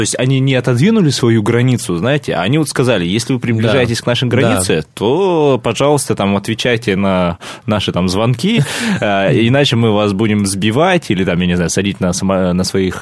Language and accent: Russian; Russia; ты с какой страны? Да, вот стандартный вопрос. Я говорю, из России.